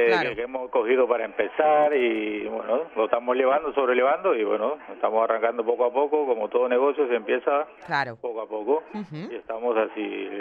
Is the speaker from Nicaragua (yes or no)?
no; Sabadell, Catalonia, Spain; de hecho yo vengo de Sabadell